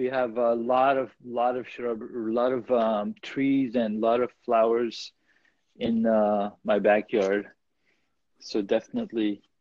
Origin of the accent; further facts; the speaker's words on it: Karachi, Sindh, Pakistan; born there; moved away; also born or lived in Saudi Arabia; Karachi, yaar. I was born in Karachi.